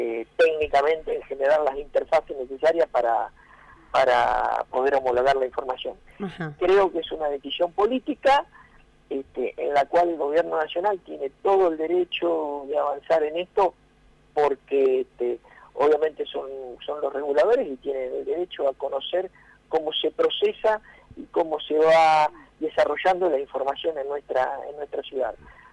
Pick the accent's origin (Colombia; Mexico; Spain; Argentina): Spain; Basque Country; como buen vasco que soy